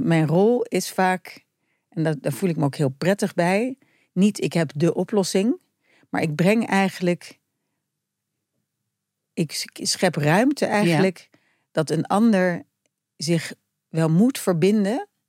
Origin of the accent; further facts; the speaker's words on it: Netherlands; Want dat zit ook in onze aard als Nederlanders